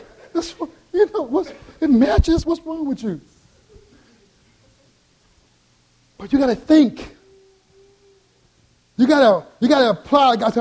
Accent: the South, United States; Now, I grew up in the South. I grew up in the hood.

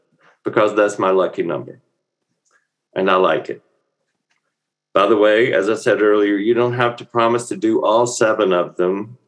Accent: Mississippi, United States; also born or lived in Alabama; But I grew up in Mississippi and Alabama.

